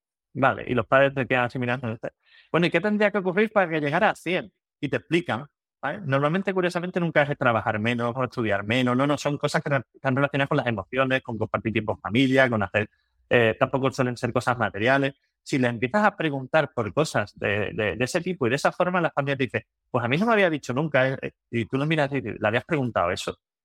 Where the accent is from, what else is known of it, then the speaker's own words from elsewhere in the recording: Cádiz, Andalusia, Spain; Yo soy de Cádiz, así que bienvenida.